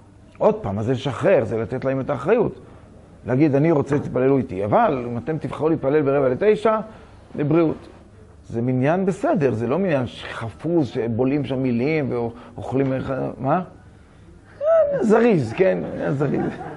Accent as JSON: {"language": "Hebrew", "town": "Kiryat Motzkin", "region": "Haifa District", "country": "Israel", "tie": "born there", "said": "אני נולדתי בקריית מוצקין, היו שם מעט מאוד דתיים"}